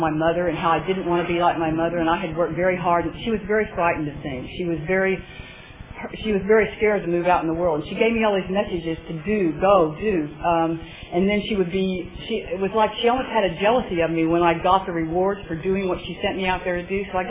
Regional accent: Oklahoma, United States; I grew up in Oklahoma, and I married when I was 18.

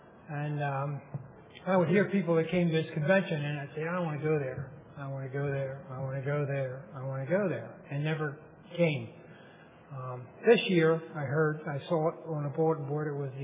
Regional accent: Philadelphia, Pennsylvania, United States; I'm also from Philadelphia.

